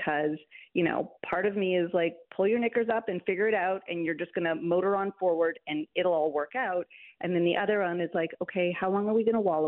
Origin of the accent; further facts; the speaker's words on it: Canada; I'm Canadian